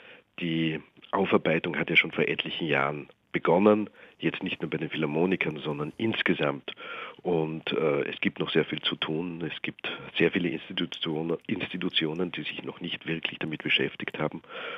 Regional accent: Austria; ich bin in der Zweiten Republik geboren und aufgewachsen

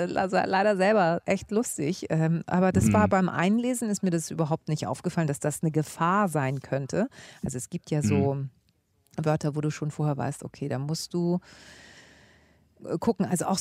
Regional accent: Hamburg, Germany; Meine Eltern sind beide Griechen, ich bin aber in Hamburg geboren.

